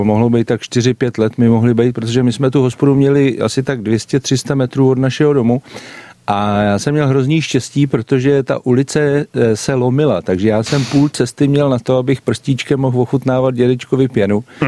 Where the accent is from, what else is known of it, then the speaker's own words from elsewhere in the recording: Plzeň, Plzeň Region, Czechia; born there; No, v Plzni jsem se narodil